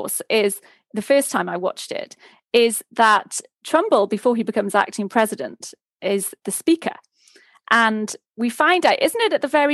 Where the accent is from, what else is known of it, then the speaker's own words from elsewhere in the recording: Newcastle upon Tyne, North East England, United Kingdom; because I'm from Newcastle.